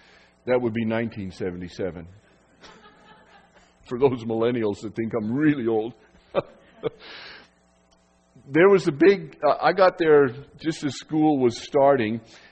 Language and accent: English; Colorado, United States; I'm from Colorado.